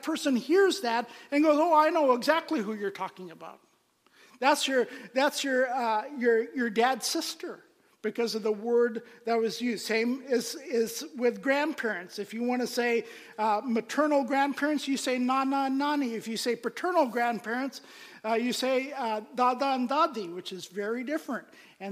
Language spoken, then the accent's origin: English; Pakistan; Well, being born and raised in Pakistan, where family is a very, very important part of culture